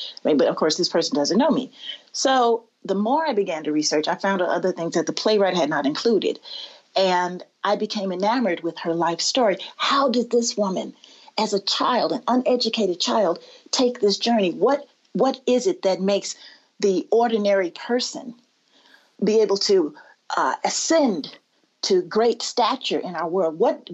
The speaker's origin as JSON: {"language": "English", "town": "Chicago", "region": "Illinois", "country": "United States", "said": "I'm from Chicago. So in our school system, we didn't learn that much about Mary McLeod Bethune."}